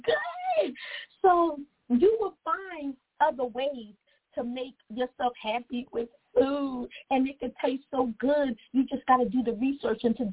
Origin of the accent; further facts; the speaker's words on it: Philadelphia, Pennsylvania, United States; Yes, I'm from Philly. Yes, I missed it.